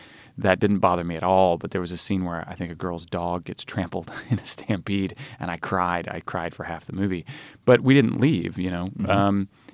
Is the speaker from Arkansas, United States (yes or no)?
yes; Little Rock, Arkansas, United States; You know, I love Little Rock. And I love Arkansas by extension